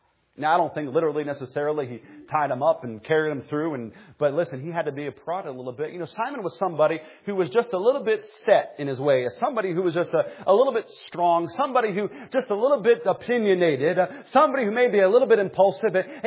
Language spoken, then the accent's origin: English; New England, United States; Yeah, we're from New England. That's why I'm a Patriots fan. But just regional, that's it, I promise.